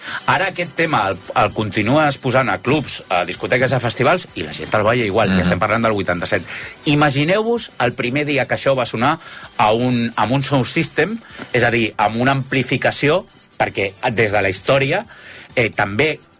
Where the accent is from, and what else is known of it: Catalonia, Spain